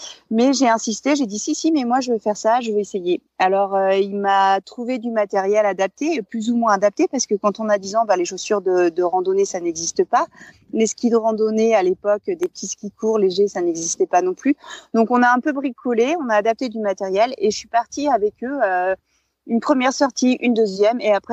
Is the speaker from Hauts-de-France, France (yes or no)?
no; Bourg-Saint-Maurice, Auvergne-Rhône-Alpes, France; je suis née en Savoie à Bourg-Saint-Maurice-les-Arcs et j'ai grandi et vécu en montagne toute ma vie jusqu'à présent.